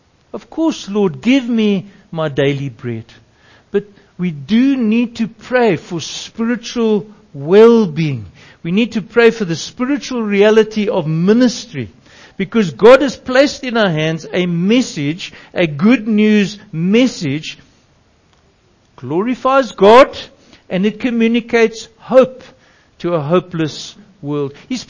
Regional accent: South Africa; So I said, I'm a South African.

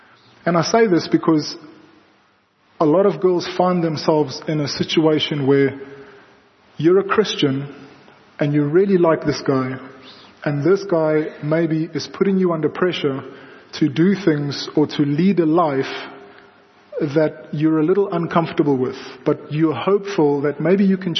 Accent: South Africa; accent: Afrikaans; first language Afrikaans; English is a second language; And so I'm Afrikaans, and I can speak Afrikaans very well, and after like 5 minutes, my Afrikaans accent comes back as well. So the first 5 minutes, I have this English accent.

